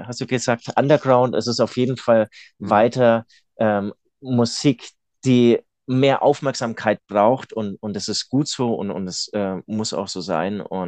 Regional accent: Munich, Bavaria, Germany; es war jetzt Oktoberfest, ich komme ja aus München

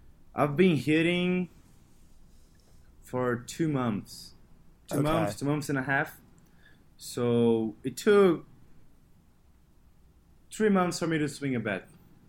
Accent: Brazil; English is a second language; now in United States; I came from Brazil, really not as much as USA, but not even close to pro.

